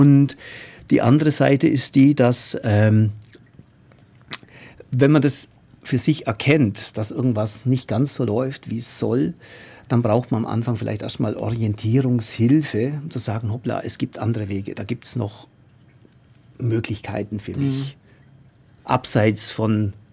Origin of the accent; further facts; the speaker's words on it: Bavaria, Germany; Also aufgewachsen, man hört es wahrscheinlich am Dialekt, ich komme schon hier aus dem Ländle, aus dem südlichen Landkreis Neu-Ulm und bin da auch wieder ansässig nach ein paar Ausflügen